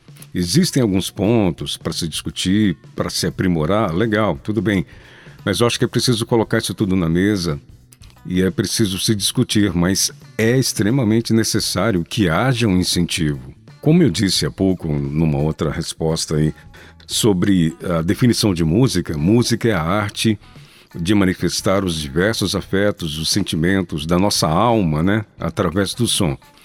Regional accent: Minas Gerais, Brazil; eu me mudei para Franca, no interior de São Paulo, muito pequeno ainda. E sempre que eu viajava para Paiús, que é a minha cidade natal

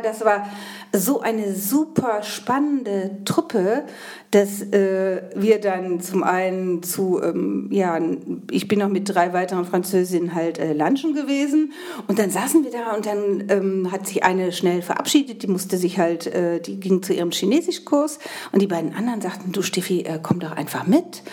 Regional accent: Eifel, Germany; Ich komme ja aus dem Dorf in der Eifel.

